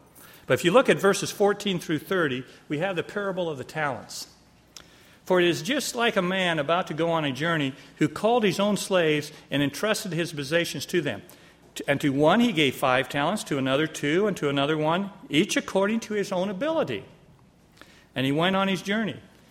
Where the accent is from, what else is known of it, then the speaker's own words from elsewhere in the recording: Polk City, Iowa, United States; Well, I grew up in Polk City, Iowa. Not too far from here.